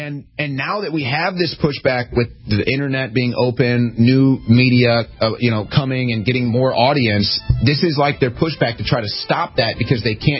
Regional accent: St. Louis, Missouri, United States; I can tell you, I'm from St. Louis. Granite City's just on the other side of the river.

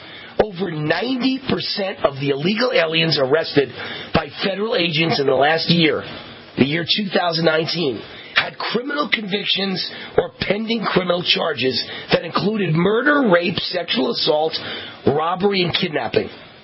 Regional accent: Las Vegas, Nevada, United States; I want to read you my commentary that's coming out Sunday in the Las Vegas Review-Journal, my hometown newspaper

